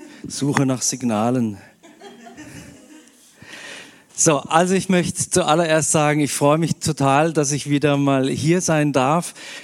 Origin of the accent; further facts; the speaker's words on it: Freiburg, Baden-Württemberg, Germany; ich komme aus Freiburg